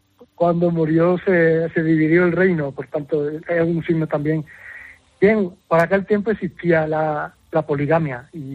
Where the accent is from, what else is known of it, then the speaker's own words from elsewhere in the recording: Puente Genil, Andalusia, Spain; Claro, soy natural de Puente Genil.